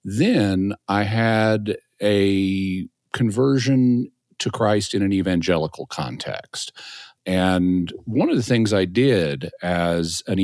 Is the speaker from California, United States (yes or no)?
no; Fayetteville, Arkansas, United States; also born or lived in Texas; They were both from Texas, and Texas is actually where I was born. But I grew up here in Fayetteville, Arkansas